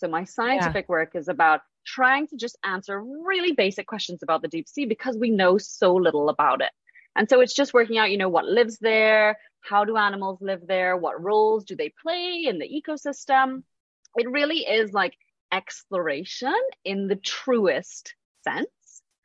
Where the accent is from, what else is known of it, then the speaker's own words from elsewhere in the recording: Trinidad & Tobago; So I'm a Caribbean marine biologist. I grew up in Trinidad and Tobago, which is where I am actually now.